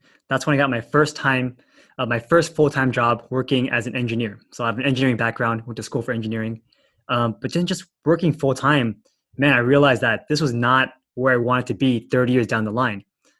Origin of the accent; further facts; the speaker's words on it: California, United States; You know, like, I'm from California. I only know sunshine and rainbows.